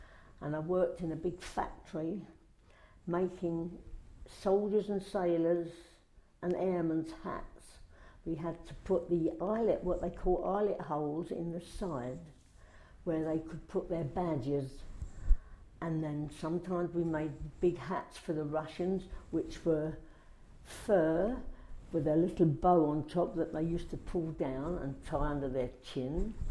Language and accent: English; Southwark, London, United Kingdom; born there; And I was born in the Southwark area. I think I was actually born in there's a hospital at Denmark Hill